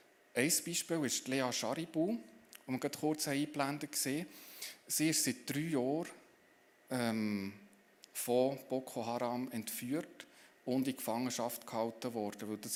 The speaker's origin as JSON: {"language": "German", "country": "Switzerland", "said": "So würden wir bei uns in der Schweiz denken."}